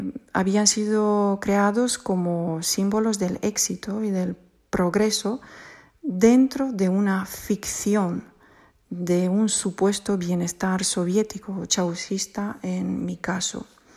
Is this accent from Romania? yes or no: yes; Romania; me veo proyectada años atrás en mi niñez en Rumanía. Nosotros vivíamos en un pueblo, en un entorno bastante rural